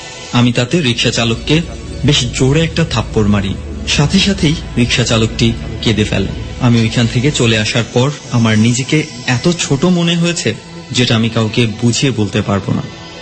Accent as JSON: {"language": "Bangla", "town": "Comilla", "region": "Chittagong Division", "country": "Bangladesh", "tie": "born or raised there", "said": "আমার বাড়ি কুমিল্লা।"}